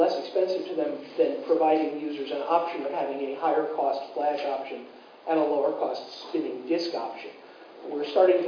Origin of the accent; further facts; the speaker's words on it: New York, United States; I am from New York. Raising your hand is way too polite.